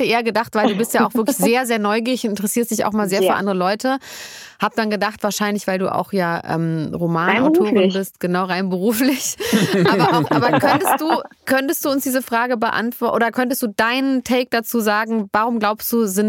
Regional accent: Berlin, Germany; In Berlin. Ich bin ja aus Berliner.

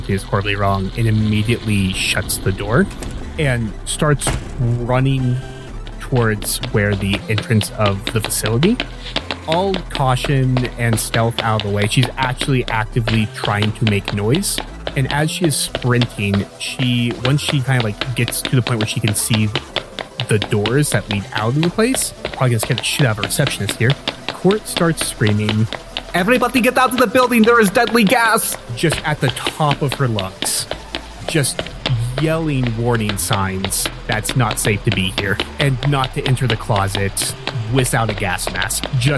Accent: Florida, United States; I grew up in Florida and I was a chemistry major.

